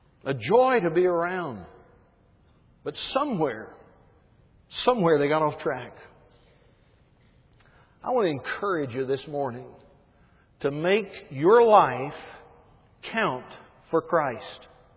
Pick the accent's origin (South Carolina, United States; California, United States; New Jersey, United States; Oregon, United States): South Carolina, United States; Greenville; It is a joy to come back to Greenville. Again, it is my hometown.